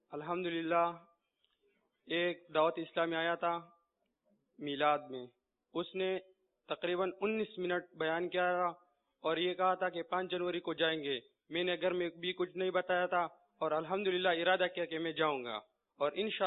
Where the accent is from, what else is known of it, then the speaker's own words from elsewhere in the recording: Khyber Pakhtunkhwa, Pakistan; میں نے کہا میں کے پی کیس ہوں، جگہ دے دو